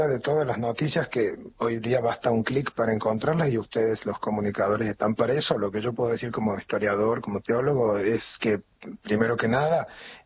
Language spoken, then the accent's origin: Spanish; Argentina; en nuestra memoria, digamos, colectiva como argentinos